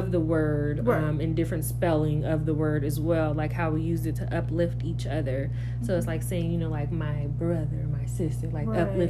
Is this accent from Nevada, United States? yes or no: yes; Las Vegas, Nevada, United States; Yeah, right? Here in Vegas and traveled a lot.